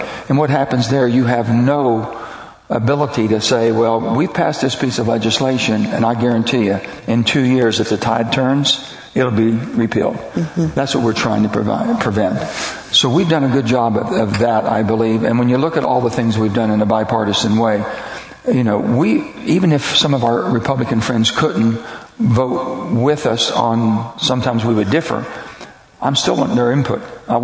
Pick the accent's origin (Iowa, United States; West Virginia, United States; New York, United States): West Virginia, United States